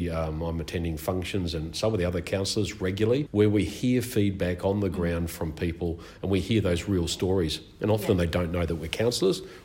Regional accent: Australia; as an Australian guy, and for those that can't see me, I'm a white Anglo-Saxon fella that was born here

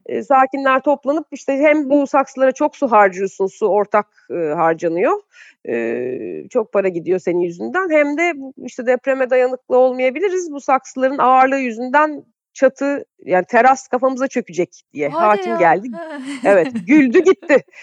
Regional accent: Avşa, Balıkesir, Turkey; Çocukluğum Avşa'da geçmiş, kum zambaklarının arasında.

